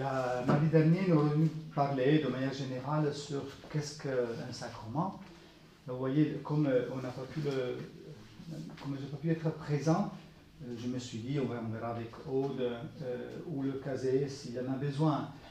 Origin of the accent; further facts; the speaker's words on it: Italy; accent: Italian; French is a second language; le mot vous dit que je suis italien d'origine. L'accent aussi, j'ai un accent italien. Et je suis moine de l'abbaye de Reims.